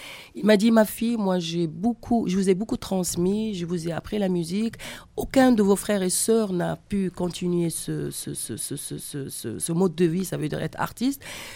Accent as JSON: {"language": "French", "country": "Morocco", "moved": "yes", "lives_now": "Belgium", "said": "j'ai quitté le Maroc pour aller m'installer à Bruxelles. Et je n'ai pas pu rester là-bas suite à des problèmes personnels."}